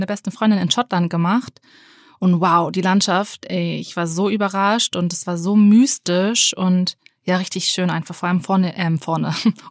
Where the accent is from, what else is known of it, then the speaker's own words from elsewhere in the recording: Henstedt-Ulzburg, Schleswig-Holstein, Germany; Aus Henstedt-Ulzburg.